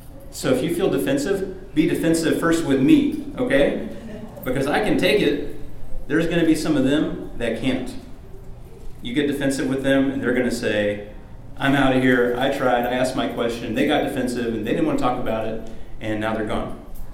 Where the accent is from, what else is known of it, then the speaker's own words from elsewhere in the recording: Bible Belt, United States; I know we're not quite in the Bible Belt here in Florida, but I grew up in the Bible Belt